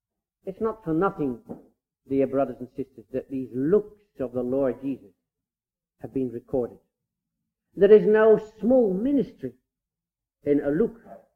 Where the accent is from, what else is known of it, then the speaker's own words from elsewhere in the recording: The Hague, South Holland, Netherlands; I grew up in The Hague